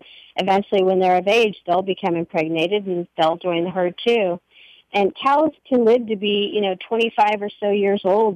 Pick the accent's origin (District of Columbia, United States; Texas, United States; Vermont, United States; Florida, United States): Texas, United States; and I grew up in Texas in the 80s.